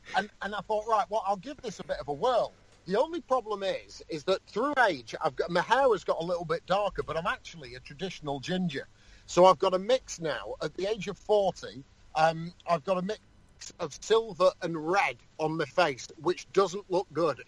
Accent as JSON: {"language": "English", "town": "Bolton", "region": "North West England", "country": "United Kingdom", "said": "I'm from Bolton originally."}